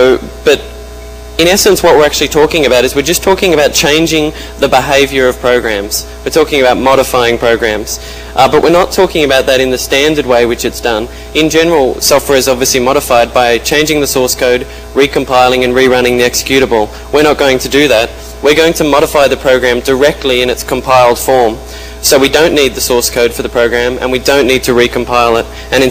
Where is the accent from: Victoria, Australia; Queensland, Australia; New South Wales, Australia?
New South Wales, Australia; Sydney; I'm from Sydney, Australia.